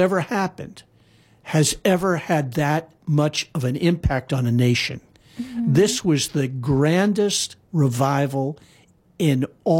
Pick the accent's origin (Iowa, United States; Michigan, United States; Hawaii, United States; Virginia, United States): Hawaii, United States; Well, that was of interest to me because growing up in Hawaii, I never heard of it, never knew anything about it